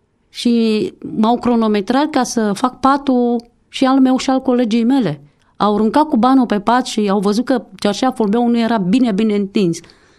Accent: Gura Humorului, Suceava County, Romania; born there; Până la 6 ani am stat în Gura Humorului, județul Suceava, după care am fost plasată la o casă de copii din București.

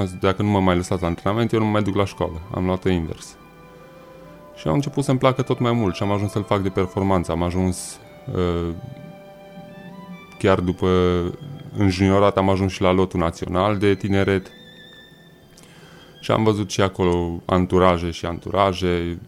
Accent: Zalău, Sălaj County, Romania; born there; M-am născut în Zalău.

